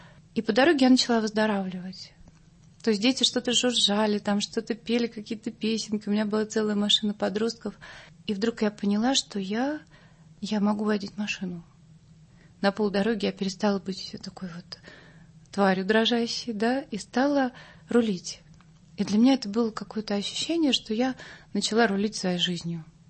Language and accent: Russian; Moscow, Russia; А я такой москвич-москвич